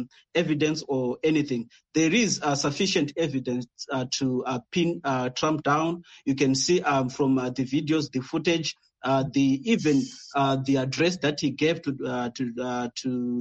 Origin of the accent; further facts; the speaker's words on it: Midlands, Zimbabwe; by the way, I come from Midlands as well